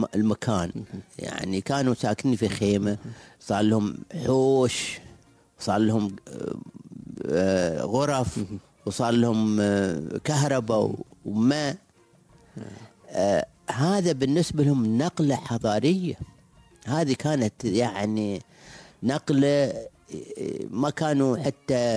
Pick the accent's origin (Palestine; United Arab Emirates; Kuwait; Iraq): United Arab Emirates; Abu Dhabi; أنا أتذكر لما صار عندنا في أبوظبي